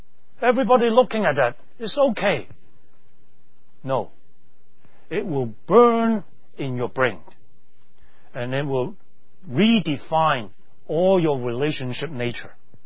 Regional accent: Hong Kong; English is a second language; I grew up in Hong Kong. English is not my native tongue. I learned the language when I was kindergarten

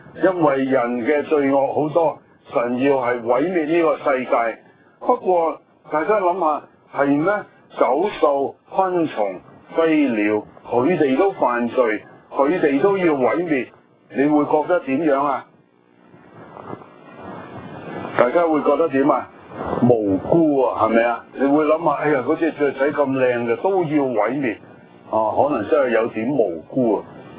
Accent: China; 就好似我哋中国人讲话天下。天下呢其實就是中國啦、我哋形容為中國

